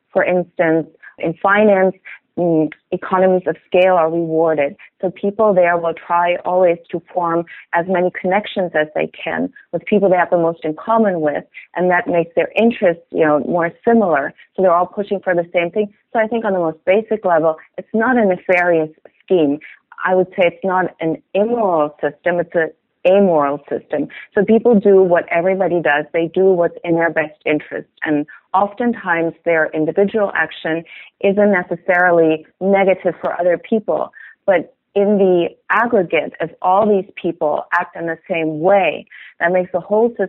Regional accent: Germany; English is a second language; in my home country, which is Germany.

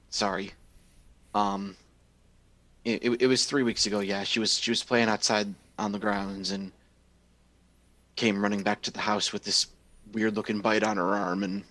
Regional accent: Brighton, South East England, United Kingdom; Over in Brighton. It's where the family house is.

